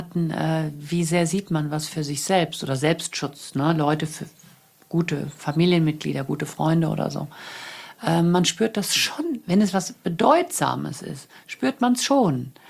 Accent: Bad Honnef, North Rhine-Westphalia, Germany; Damals wohnte ich noch in Köln und ich komme hier aus Bad Honnef, also das ist eine halbe Stunde.

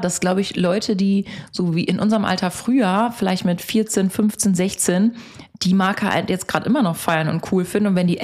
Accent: Bocholt, North Rhine-Westphalia, Germany; auch wenn ich nochmal so hier in der Stadt bin oder bei uns zu Hause in Bocholt, das ist der letzte Laden.

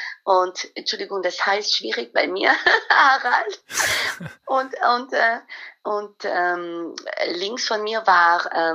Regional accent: Paris, Île-de-France, France; German is a second language; now in Germany; Ich bin mit der Schule aus Paris gekommen und ich musste ein Praktikum im Ausland wählen.

